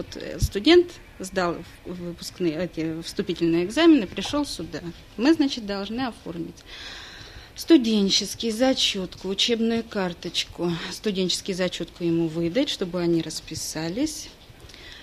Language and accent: Russian; Leningrad Oblast, Russia; now in Saint Petersburg, Russia; Получилось так, что мои родители переехали в Санкт-Петербург, я сама из Ленобласти.